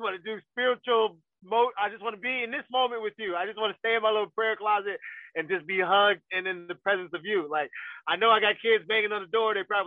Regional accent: Ghana; I'm Ghana. I'm Ghanaian, and my father died over there when I was 9 years old.

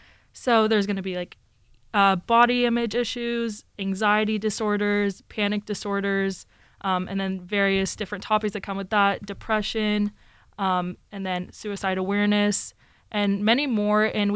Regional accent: Houston, Texas, United States; So I'm from Houston, Texas, originally

